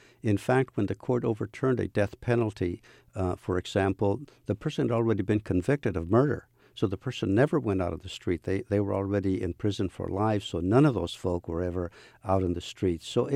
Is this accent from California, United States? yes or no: yes; California, United States; born there; My folks came from Mexico. They worked hard. I was born in Orange County at a time when my first job was picking oranges.